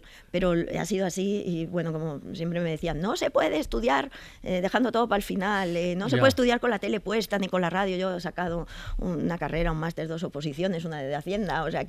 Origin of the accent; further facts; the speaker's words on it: San Sebastián, Basque Country, Spain; porque soy donostiarra